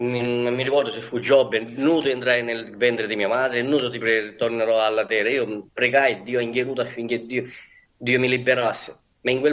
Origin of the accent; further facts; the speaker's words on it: Catania, Sicily, Italy; Perché sono siciliano, sono di Catania.